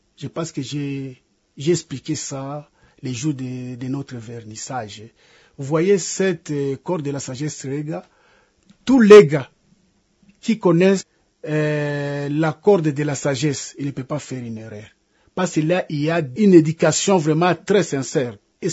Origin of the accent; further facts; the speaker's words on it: DR Congo; je suis Congolais, je suis dans mon pays